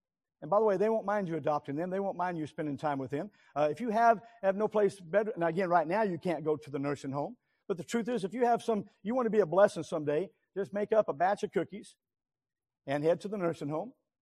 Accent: Missouri, United States; now in Texas, United States; I grew up in Missouri. Missouri is different than Texas, by the way.

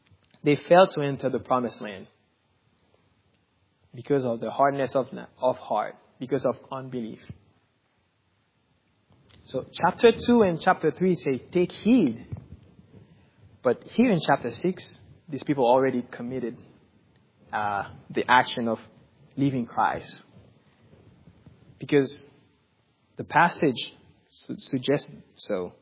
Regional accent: Haiti; I mean, I grew up in Haiti.

